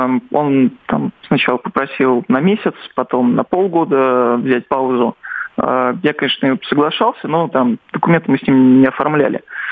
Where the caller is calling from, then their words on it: Krasnodar, Krasnodar Krai, Russia; Я звоню из Краснодара.